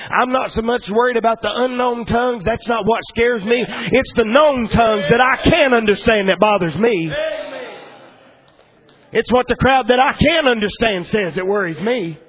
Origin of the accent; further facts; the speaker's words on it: North Carolina, United States; I was raised over in Surrey County in tobacco farming country. Everywhere you turn, Surrey County was a tobacco farm.